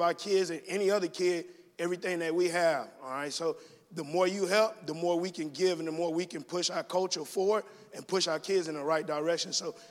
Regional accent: Mulberry, Florida, United States; now in Eau Claire, United States; Born and raised in Mulberry, Florida. I've been a resident of Eau Claire for the last 10 years now.

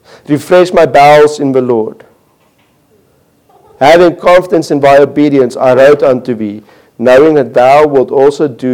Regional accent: South Africa; now in United States; we come from South Africa

